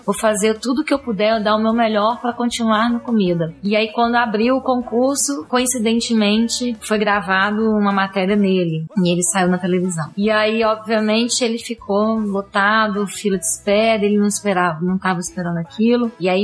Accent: Minas Gerais, Brazil; Eu sou mineira, né, gente?

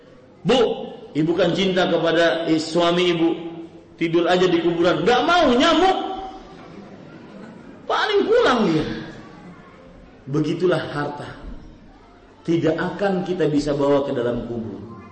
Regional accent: Banjarmasin, South Kalimantan, Indonesia; saya pernah melihat di kota saya di Banjarmasin

